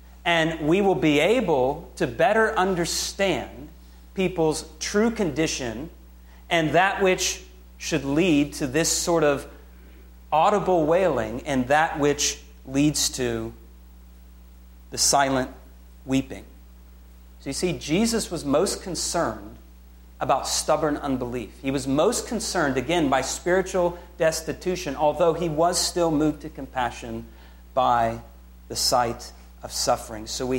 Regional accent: Oklahoma, United States; I grew up in Oklahoma. I've seen fanaticism with football.

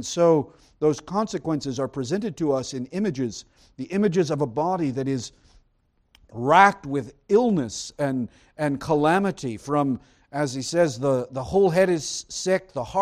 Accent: the South, United States; Growing up in the South, I know, like many of you, you drive around in the summer and you see those abandoned farm buildings out in the middle.

